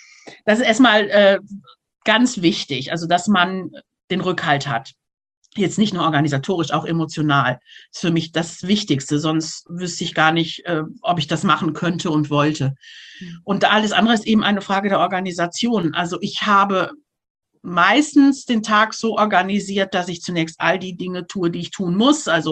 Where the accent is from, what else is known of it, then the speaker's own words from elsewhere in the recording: Isernhagen, Lower Saxony, Germany; also hier Gemeinde Isernhagen, wo ich herkomme, wo ich lebe